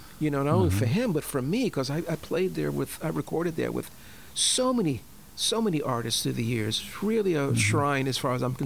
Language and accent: English; Bronx, New York, United States; we're from the South Bronx. We didn't have much money.